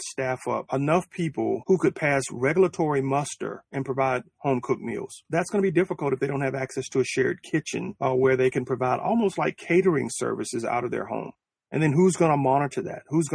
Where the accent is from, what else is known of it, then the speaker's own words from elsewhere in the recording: Selma, Alabama, United States; In my hometown of Selma, everybody that comes through makes a stop at Laney's Barbecue.